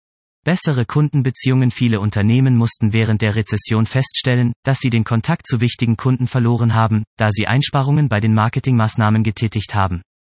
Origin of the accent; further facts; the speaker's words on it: Tallinn, Harju County, Estonia; Ich vergleiche das gerne mit meiner Heimatstadt Tallinn.